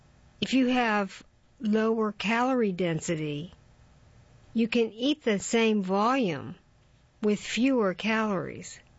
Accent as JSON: {"language": "English", "town": "Lausanne", "region": "Vaud", "country": "Switzerland", "tie": "born or raised there", "said": "Where I grew up in Lausanne, Switzerland, physical education was mandatory."}